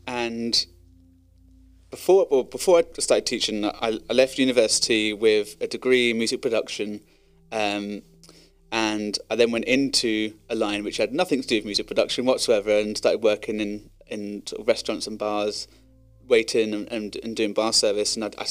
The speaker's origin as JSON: {"language": "English", "country": "United Kingdom", "said": "My favourite breakfast? I think being British has got to be fried, isn't it?"}